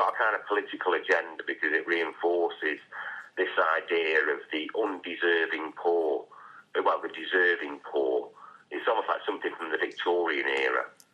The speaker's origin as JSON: {"language": "English", "town": "Manchester", "region": "North West England", "country": "United Kingdom", "tie": "born or raised there", "said": "growing up in Brooks Bar, we used to go to United one week, City the next"}